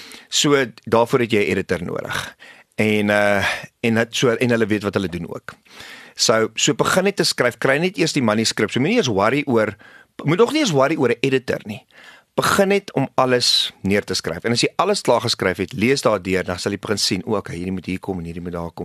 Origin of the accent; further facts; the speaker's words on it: Pretoria, Gauteng, South Africa; So, ek het groot geword in Pretoria.